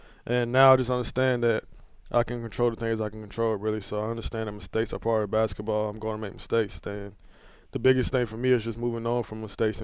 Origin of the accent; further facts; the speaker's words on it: Columbia, South Carolina, United States; I'm from Columbia, South Carolina. I grew up with 4 brothers, 1 sister.